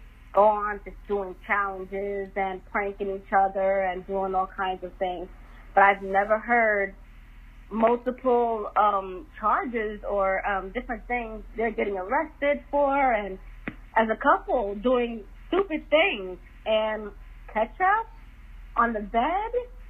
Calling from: New York, United States; I'm calling from New York.

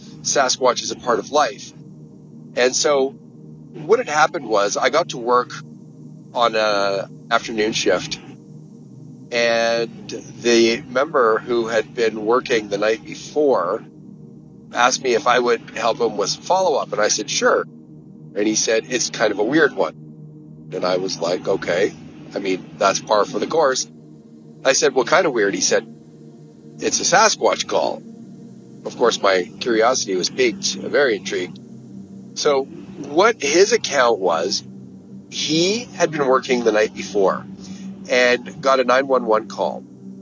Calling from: British Columbia, Canada; calling from southern British Columbia. I am retired from the Royal Canadian Mounted Police in Canada.

